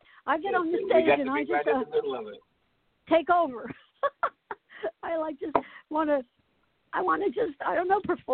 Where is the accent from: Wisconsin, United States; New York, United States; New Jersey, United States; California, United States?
New Jersey, United States; Asbury Park; So I remember, I remember. I grew up in Asbury, so.